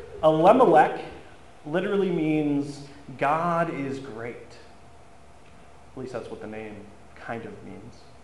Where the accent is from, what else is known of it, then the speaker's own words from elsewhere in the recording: Ocean City, New Jersey, United States; I attended a wedding down in South Jersey in Ocean City, my hometown